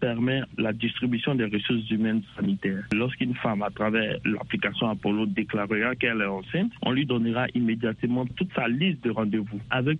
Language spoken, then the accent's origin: French; Côte d’Ivoire; En tant qu'Ivoirien, nous avons commencé par la Côte d'Ivoire.